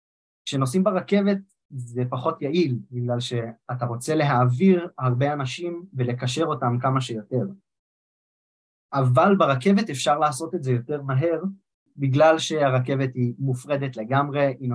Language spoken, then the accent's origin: Hebrew; Jerusalem, Jerusalem District, Israel; אבל בתור ירושלמי היה לנו רק קו רכבת אחד